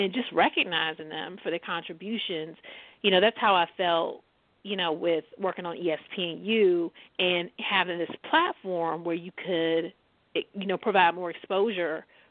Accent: Maryland, United States; I said, well, I visit Maryland all the time to come hom

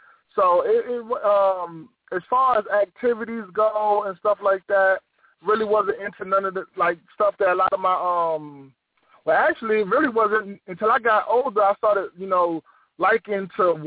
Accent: Brooklyn, New York, United States; that was the attitude growing up in Brooklyn for, I think, all the children, because you're not guaranteed life.

